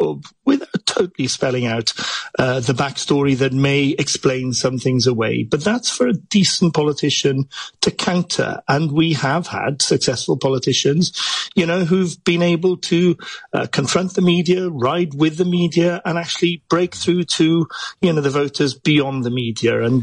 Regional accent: Wales, United Kingdom; I suspect my experience was very different to yours, being a Welshman.

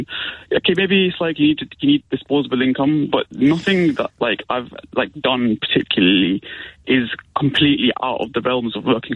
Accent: Pakistan; moved away; my family are immigrants. We came to this country from Pakistan.

